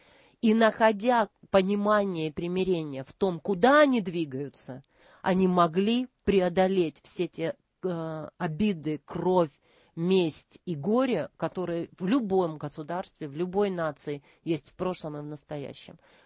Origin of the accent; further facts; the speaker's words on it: Kharkiv, Kharkiv Oblast, Ukraine; born there; Я сама родилась в Харькове.